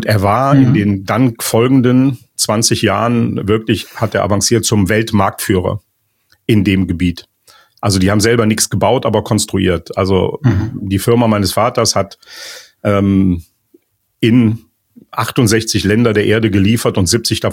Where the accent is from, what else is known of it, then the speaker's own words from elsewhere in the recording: Cologne, North Rhine-Westphalia, Germany; born there; Ja, ich bin also 63 tatsächlich in Köln geboren.